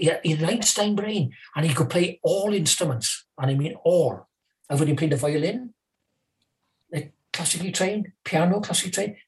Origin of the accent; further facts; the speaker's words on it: Wales, United Kingdom; he was making me very welcome because I come from Wales, like, you know.